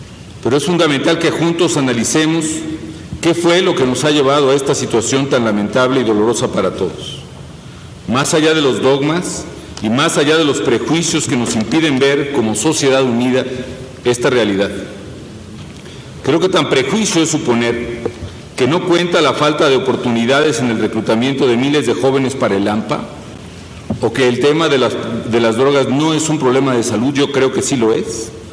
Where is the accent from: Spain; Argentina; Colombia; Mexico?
Mexico